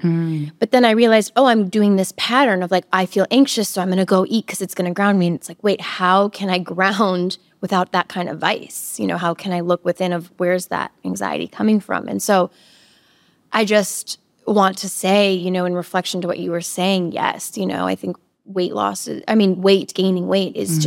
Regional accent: Wisconsin, United States; because I'm from Wisconsin, you know, it wasn't available.

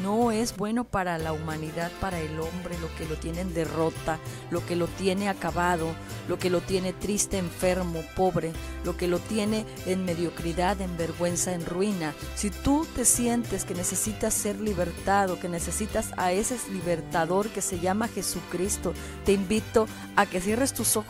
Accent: Mexico; Por ejemplo, nosotros como mexicanos, todos los que nacimos después de esos acontecimientos

